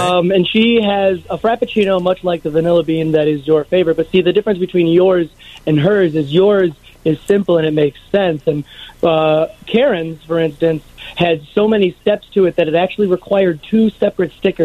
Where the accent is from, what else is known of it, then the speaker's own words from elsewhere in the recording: Evergreen Park, Illinois, United States; Oaklawn area is where I work, but I'm from Evergreen Park.